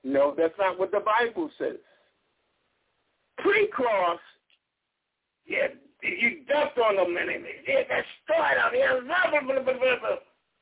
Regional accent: Missouri, United States; Again, I'm from Missouri. You show me.

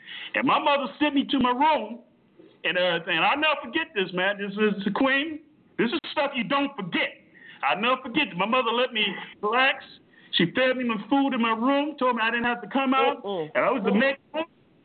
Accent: Miami, Florida, United States; I haven't been to Miami in over 30 years, but I come from Carousel City, Liberty City, okay?

